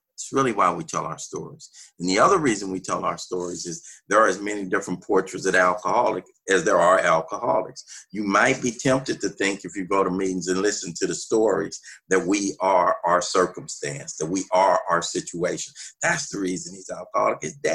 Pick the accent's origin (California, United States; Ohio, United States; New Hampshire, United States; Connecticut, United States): California, United States; Los Angeles; I grew up in South Central Los Angeles, grew up in the 60s, and I'm one of six boys.